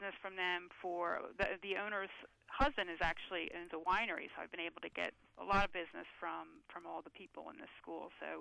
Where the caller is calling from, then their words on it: Philadelphia, Pennsylvania, United States; I'm right outside of Philadelphia.